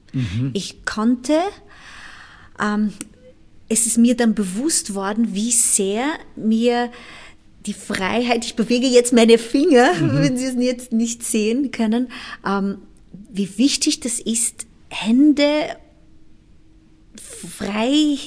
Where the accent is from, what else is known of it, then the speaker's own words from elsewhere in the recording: Timor-Leste; born there; German is a second language; ich bin im Osttimor geboren, das ist eine ex-portugiesische Kolonie.